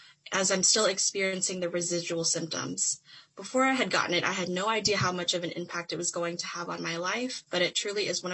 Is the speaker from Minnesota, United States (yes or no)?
yes; North St. Paul, Minnesota, United States; I'm from North St. Paul, Minnesota. I graduated in 2018 from North Senior High School